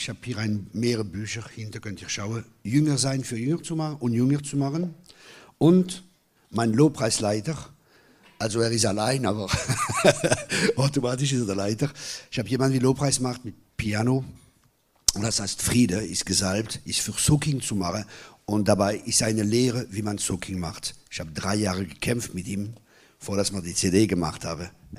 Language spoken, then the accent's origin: German; Grand Est, France; Ich komme aus dem Elsass, wo die schönsten Männer kommen, aus dem Elsass.